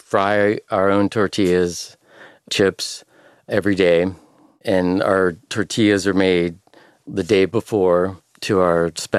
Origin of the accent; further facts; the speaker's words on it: San Antonio, Texas, United States; also born or lived in Austin; I didn't actually have queso in San Antonio growing up.